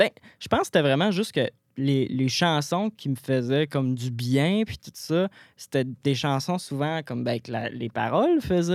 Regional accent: Gatineau, Quebec, Canada; Non, moi, je viens de Gatineau. Je viens de Gatineau, puis ben, c'est ça, j'ai commencé la musique vraiment tard.

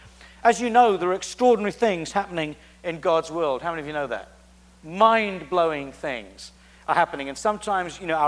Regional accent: United Kingdom; I'm a Brit. I lived in Britain at the time when Uganda was raped and became an extension suburb of hell.

